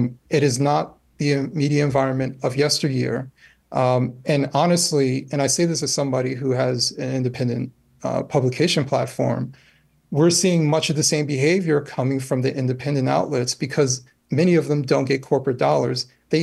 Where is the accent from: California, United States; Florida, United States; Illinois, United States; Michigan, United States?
Michigan, United States; Detroit; born there; also born or lived in New Jersey; We moved a lot. I was born in Detroit, but I've lived in four states before the age of 18. But I tell people from New Jersey. I've lived in Jersey for 20 plus years.